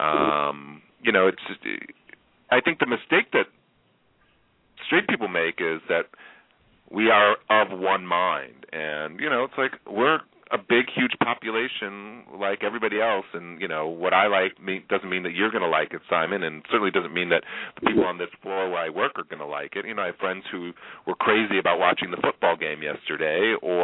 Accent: Illinois, United States; I grew up outside Chicago, and I know that my 16-year-old nephew must have been jumping up

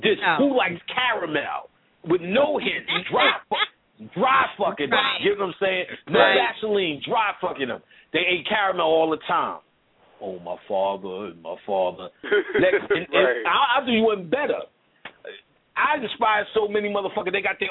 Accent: New York, United States; I'm talking to her mom going, oh, yes, and yes, and I'm from New York, and yes.

